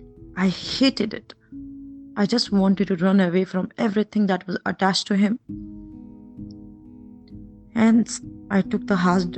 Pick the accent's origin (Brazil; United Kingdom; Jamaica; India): India; As an Indian woman, we are taught to respect our partners, love them, give ourselves to them.